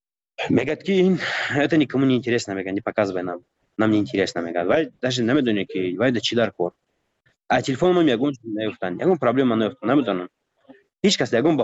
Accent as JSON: {"language": "Persian", "country": "Tajikistan", "said": "من گفتم من تاجیکم، گفتم از تاجیکستانم"}